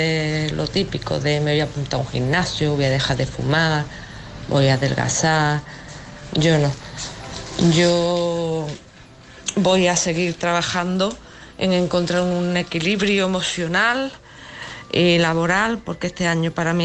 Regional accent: Málaga, Andalusia, Spain; de Málaga.

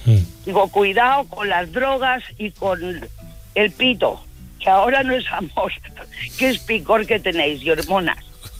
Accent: Sella, Valencian Community, Spain; Uy, de un pueblo muy pequeño de Alicante, de Sella.

